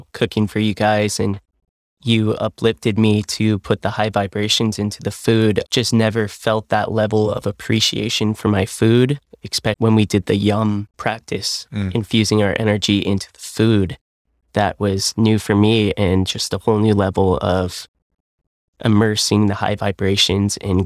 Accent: Imperial Beach, California, United States; So I grew up in Imperial Beach, San Diego, and really had a great upbringing there by the coast

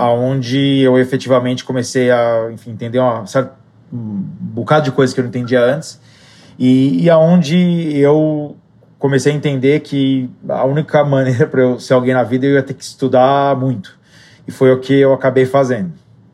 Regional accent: São Bernardo do Campo, São Paulo, Brazil; Eu sou do ABC Paulista, de São Bernardo do Campo. Eu venho de uma família de classe média.

